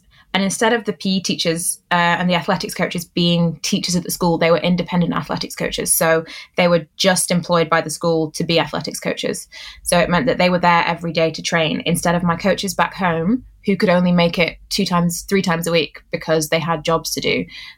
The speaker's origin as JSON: {"language": "English", "town": "Stoke-on-Trent", "region": "West Midlands", "country": "United Kingdom", "tie": "born or raised there", "said": "So I'm from Stoke-on-Trent, proudly from Stoke. I love being from Stoke. And my parents raised me and my two younger brothers there."}